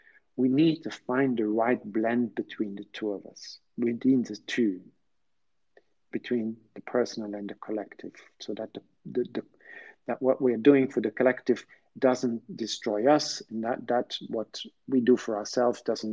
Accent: Brussels, Brussels-Capital Region, Belgium; English is a second language; I'm from Brussels

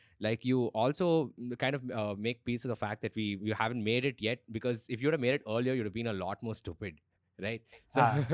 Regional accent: England, United Kingdom; as an English comic, I realized that the odds are heavily stacked against all of us.

